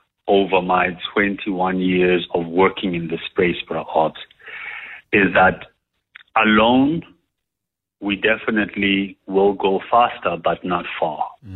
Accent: Katlehong, Gauteng, South Africa; moved away; also born or lived in New York, United States; Bro, ke holetse ko Katlehong. I grew up in Katlehong, in a section called Msiliki.

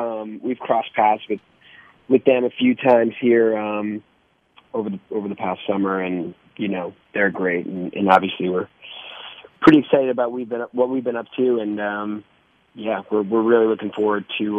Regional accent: New York, United States; now in Los Angeles, United States; I grew up in upstate New York, but yeah, I have the same story as you. I had nowhere to live in L.A.

